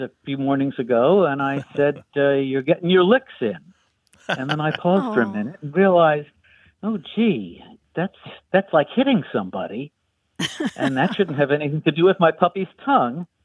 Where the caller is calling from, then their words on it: Camden, Maine, United States; Camden, Maine.